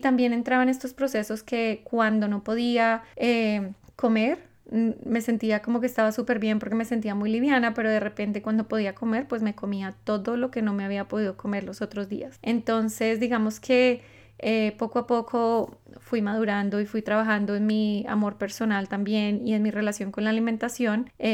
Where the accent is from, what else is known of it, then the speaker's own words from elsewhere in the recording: Colombia; yo soy colombiana